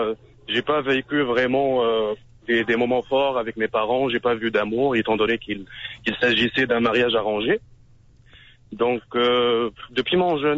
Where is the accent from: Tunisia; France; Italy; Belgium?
Tunisia; now in Canada; je suis pas québécois de souche, je viens du Maghreb, je suis tunisien, plus particulièrement.